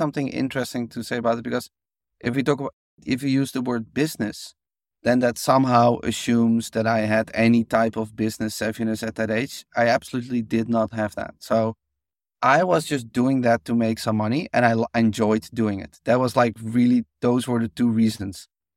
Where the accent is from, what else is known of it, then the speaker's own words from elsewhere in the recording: Netherlands; so I grew up in Holland, but there was like this Dutch guy who wrote programming books for children.